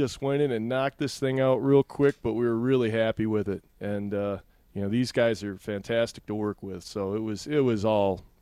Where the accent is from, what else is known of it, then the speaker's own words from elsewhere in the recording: Port Huron, Michigan, United States; No, I'm from Port Huron, you know, but you know, we're really a Detroit-based situation here.